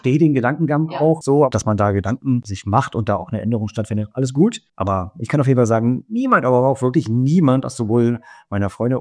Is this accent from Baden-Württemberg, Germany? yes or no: no; Berlin, Germany; also born or lived in Ueckermünde; Ich bin ja in Ueckermünde geboren, Ostsee. Und dann mit eins nach Berlin. Und dann habe ich in Berlin gelebt, bis ich 38 war. Und dann habe ich ja gesagt, okay, komm, zurück an die Küste. Der Tindorfer Strand, das ist ja dann geworden und dann habe ich da jetzt die ganze Zeit gelebt